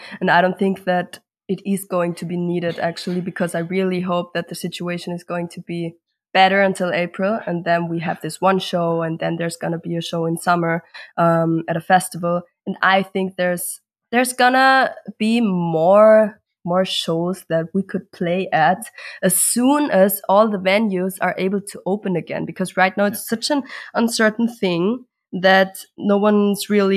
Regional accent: Vienna, Austria; We're from Vienna

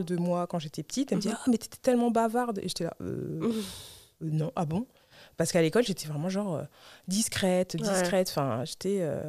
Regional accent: Colombes, Île-de-France, France; now in Paris, France; j'ai grandi à Colombes, dans okay. le 92, jusqu'à mes 24 ans et demi, où j'ai déménagé à Paris, dans le 14e.

